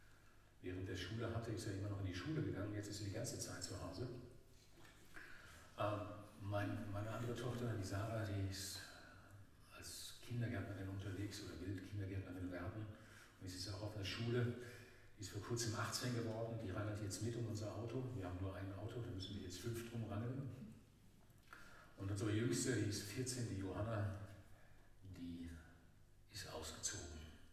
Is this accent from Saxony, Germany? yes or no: no; Korbach, Hesse, Germany; Ich bin aufgewachsen in Nordhessen, in der Nähe von Kassel. Ich habe irgendwann mal gesagt, ich bin da groß geworden.